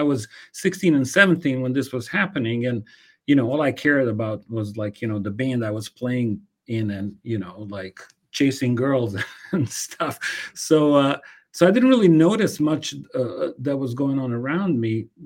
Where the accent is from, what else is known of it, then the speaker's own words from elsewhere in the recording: Bosnia & Herzegovina; English is a second language; now in United States; Sometimes even people were really felt bad for me because I was from Bosnia, and they knew what was happening in Bosnia.